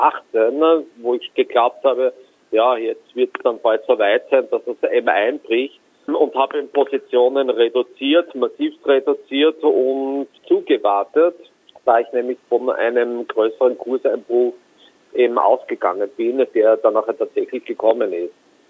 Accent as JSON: {"language": "German", "country": "Austria", "said": "Ich komme aus Österreich."}